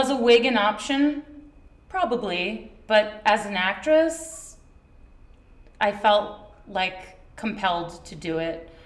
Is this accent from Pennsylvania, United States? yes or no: yes; Allentown, Pennsylvania, United States; also born or lived in New York; I grew up in Allentown, lived in New York for 12 years, moved back here, and here we are.